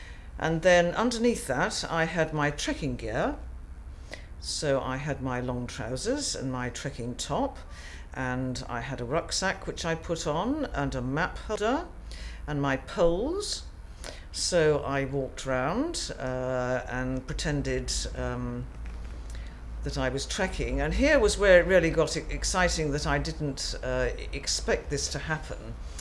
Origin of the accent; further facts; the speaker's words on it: Cobham, South East England, United Kingdom; My date of birth is the 15th of April 1950 and I come from Cobham, 29 Twin Oaks.